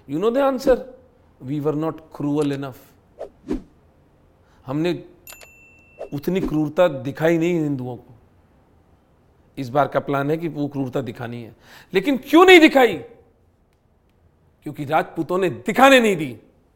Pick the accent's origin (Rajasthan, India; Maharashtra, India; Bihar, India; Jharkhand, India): Rajasthan, India; और राजस्थान में पला बड़ा होने के नाते लोकश्रुतियाँ कुछ थी मेरे पास में.